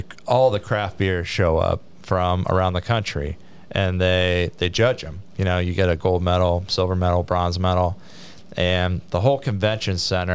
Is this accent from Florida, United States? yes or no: no; Cleveland, Ohio, United States; Of course, I'm from Cleveland, so that was a big moment in 2016.